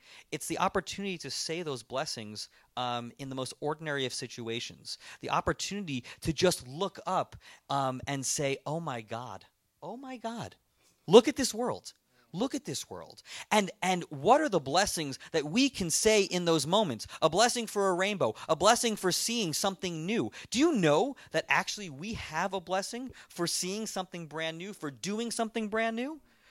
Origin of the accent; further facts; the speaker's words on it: Long Island, New York, United States; So as I said in the last service, I grew up on Long Island, and Jews and Christians on Long Island love each other.